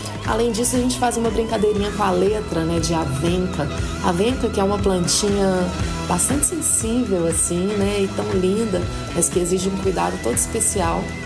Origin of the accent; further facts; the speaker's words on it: Minas Gerais, Brazil; sou mineira, tô aqui em Minas Gerais